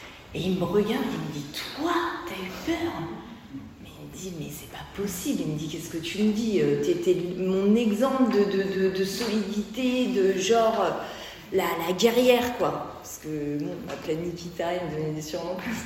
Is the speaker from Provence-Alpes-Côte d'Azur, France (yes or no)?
no; Nantes, Pays de la Loire, France; effectivement, et je suis des Nantes.